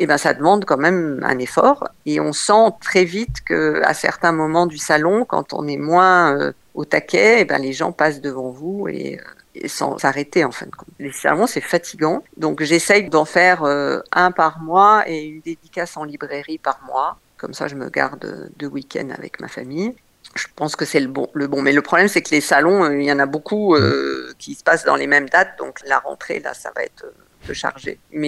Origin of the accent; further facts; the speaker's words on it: Morocco; born there; moi je suis née au Maroc